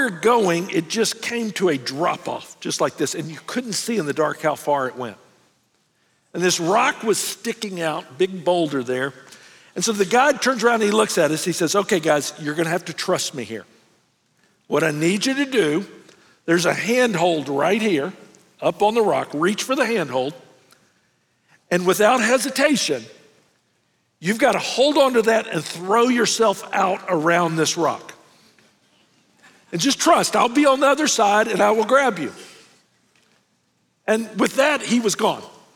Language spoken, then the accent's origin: English; Memphis, Tennessee, United States; I grew up in Memphis, Tennessee, our church group took some of the guys of the group